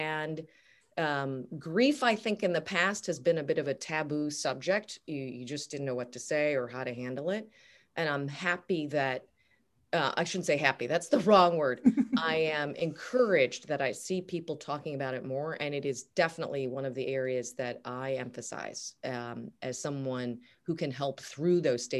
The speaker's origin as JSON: {"language": "English", "town": "Chicago", "region": "Illinois", "country": "United States", "said": "I'm from Chicago, so it's going to get a little trickier"}